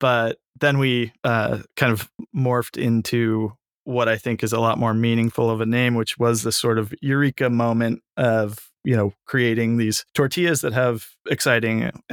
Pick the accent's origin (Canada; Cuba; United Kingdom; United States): United States; San Francisco, California; because I grew up in San Francisco and I'm a big fan of the Mission style burrito with, you know, the wrap that you can get in a lot of great taquerias in town here.